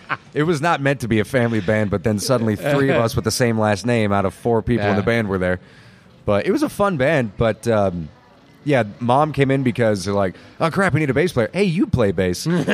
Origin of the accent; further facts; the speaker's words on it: Paulden, Arizona, United States; also born or lived in Prescott; Born here in town and raised in Paulden.